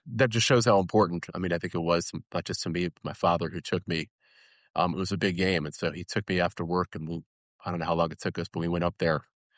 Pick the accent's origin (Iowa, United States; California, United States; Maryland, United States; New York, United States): Maryland, United States; Rockville; I grew up in Rockville, right corner of Parkway and Seven Locks.